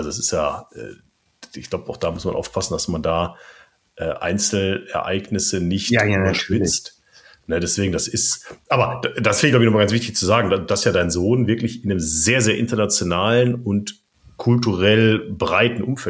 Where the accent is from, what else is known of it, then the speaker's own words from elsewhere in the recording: North Rhine-Westphalia, Germany; Ich bin im Ruhrgebiet groß geworden in den 80ern.